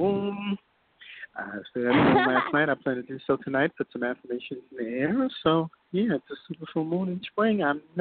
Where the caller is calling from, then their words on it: New York, United States; I'm in New York.